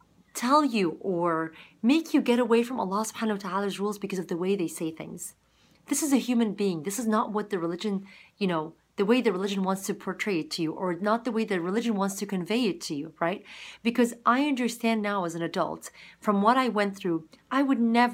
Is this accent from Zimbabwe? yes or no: yes; Zimbabwe; also born or lived in Egypt; I was raised in Zimbabwe as a little child all the way into middle school, and I went to a private British school.